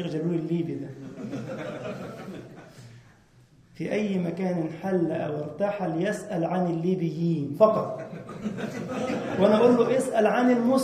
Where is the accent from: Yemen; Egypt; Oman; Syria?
Egypt; عندنا في مصر منتج يا شيخ محمد كده طيب